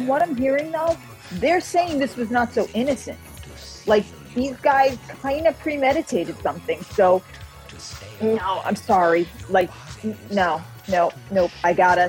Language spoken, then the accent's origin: English; New York, United States; Look, I'm a New Yorker, but you kind of deserved it.